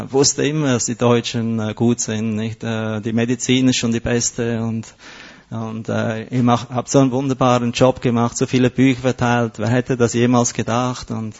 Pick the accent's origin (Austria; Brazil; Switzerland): Switzerland; Als Schweizer habe ich mich immer gescheut davor, aber als ich jetzt